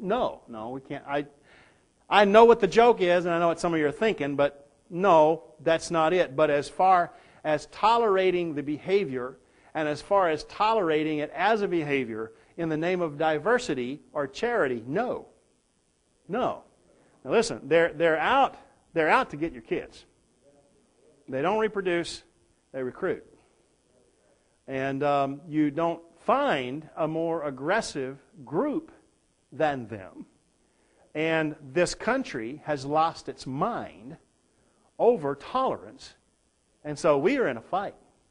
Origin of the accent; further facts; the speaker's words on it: the South, United States; And here I am fresh from the South, and I got three things in an elevator with me.